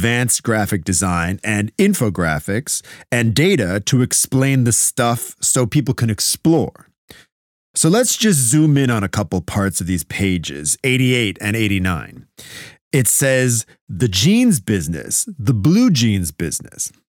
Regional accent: United States; Of course I am. I mean, I'm an American.

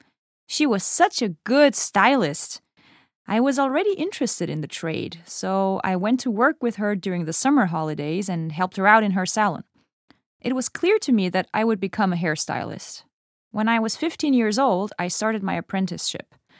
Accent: Styria, Austria; I was brought up in Eastern Styria. I'm the youngest of four children

